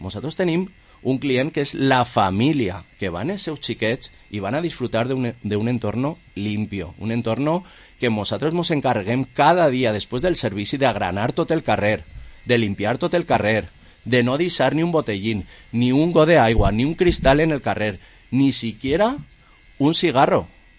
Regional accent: Vila-real, Valencian Community, Spain; Som gent de Villarreal que aposta per gent de Villarreal

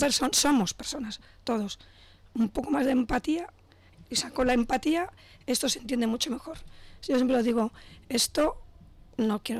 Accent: Madrid, Community of Madrid, Spain; Disculpadme, que soy de Madrid y me conozco el área total

